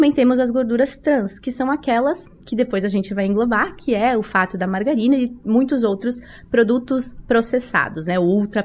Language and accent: Portuguese; Santo Antônio do Palma, Rio Grande do Sul, Brazil; morando em Brasília até então, né? Mas retorno agora em Marau, né? Que é a minha região, minha cidade. Na verdade, eu sou natural de Santo Antônio do Palma.